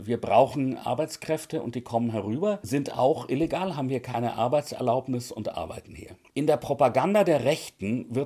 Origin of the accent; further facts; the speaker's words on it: Austria; Ich bin ja in Österreich aufgewachsen.